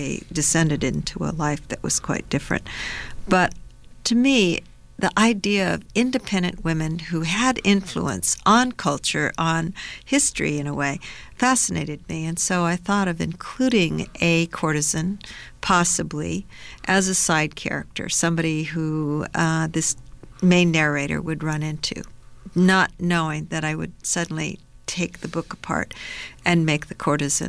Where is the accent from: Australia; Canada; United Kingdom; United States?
United States; The other is I'm an American, and I have that point of view, and when I go to China, I take that with me.